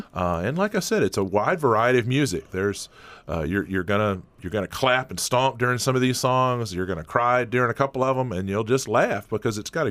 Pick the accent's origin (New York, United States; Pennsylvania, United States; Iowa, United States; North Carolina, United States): North Carolina, United States; also born or lived in Tennessee; I grew up in North Carolina and Tennessee. So close to the Appalachian Mountains.